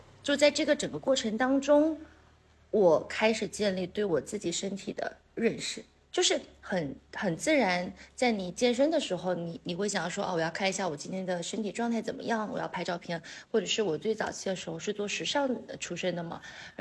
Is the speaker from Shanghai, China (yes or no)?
no; Chongqing, China; 我是重庆长大的女生